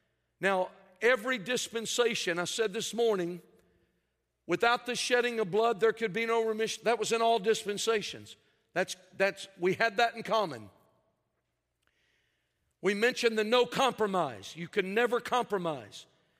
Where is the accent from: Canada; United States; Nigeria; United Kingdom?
United States; Arkansas; And I'm from South Arkansas.